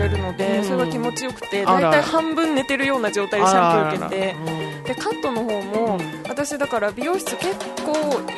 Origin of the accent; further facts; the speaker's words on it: Koga, Ibaraki, Japan; 明日は僕の地元である茨城県古河市の公園で1500本も植えられている花桃を見に行く予定です